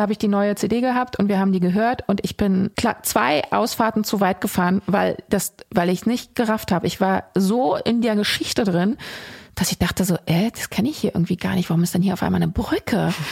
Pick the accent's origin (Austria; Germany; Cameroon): Germany; East Germany; Ich bin ja im Osten groß geworden